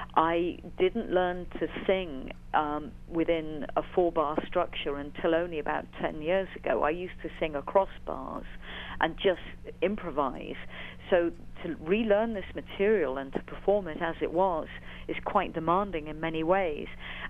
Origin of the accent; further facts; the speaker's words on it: Birmingham, West Midlands, United Kingdom; playing a venue in Birmingham, which is in the middle of England.